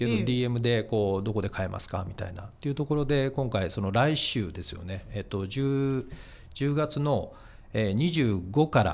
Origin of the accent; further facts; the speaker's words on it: Wakayama, Japan; 和歌山はやっぱり丸編みの一つのこう大きな産地で、僕もその中で育ってきたので、